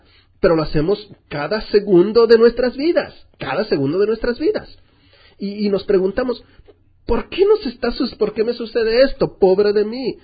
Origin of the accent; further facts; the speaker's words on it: Kansas, United States; Spanish is a second language; yo vine de Kansas y era un pueblito